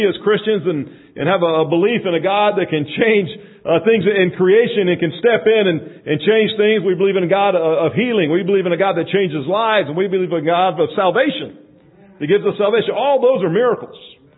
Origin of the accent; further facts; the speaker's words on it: Plant City, Florida, United States; Now, I grew up here. I grew up in the Tampa Bay area, Plant City. I was educated in our public schools, went to college in Alabama, and then on to seminary in Springfield.